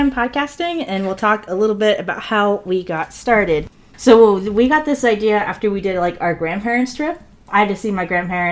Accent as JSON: {"language": "English", "region": "Florida", "country": "United States", "tie": "born or raised there", "said": "well, then I'll just see every park in Florida, because I grew up in Florida."}